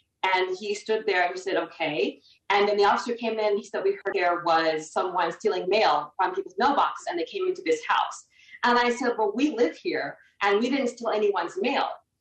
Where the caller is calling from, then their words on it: Las Vegas, Nevada, United States; Yes, I'm calling from Las Vegas, Nevada.